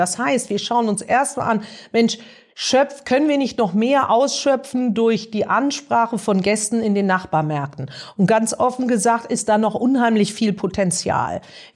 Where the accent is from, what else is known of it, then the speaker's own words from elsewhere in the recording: Berlin, Germany; also born or lived in Lüneburg / Heidelberg / Bad Godesberg / Wiesbaden; Wow, also geboren bin ich in Lüneburg, aufgewachsen in Heidelberg, Bad Godesberg, Berlin und Wiesbaden.